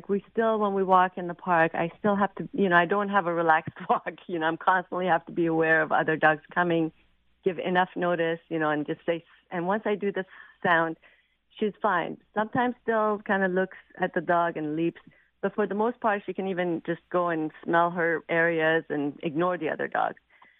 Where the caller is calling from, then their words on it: Seattle, Washington, United States